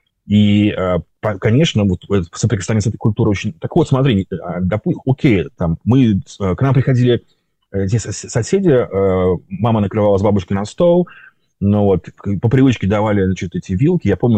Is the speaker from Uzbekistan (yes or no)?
yes; Uzbekistan; also born or lived in Tajikistan; Ну, потому что я там вырос в Узбекистане.